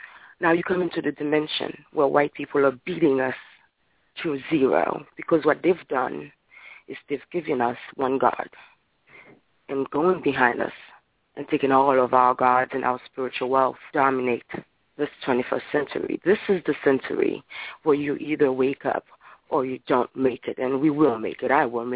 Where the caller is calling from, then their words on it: Brooklyn, New York, United States; from Brooklyn.